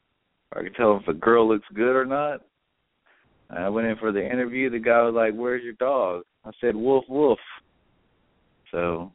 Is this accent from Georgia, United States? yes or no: no; Van, Texas, United States; Well, I'm actually from the Dallas-Fort Worth area. I grew up in a small country place called Van.